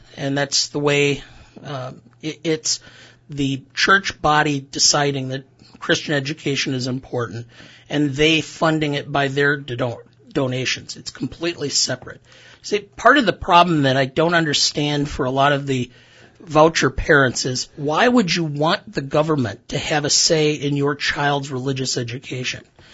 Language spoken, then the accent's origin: English; Beloit, Wisconsin, United States; My parents were factory workers. I grew up in Beloit.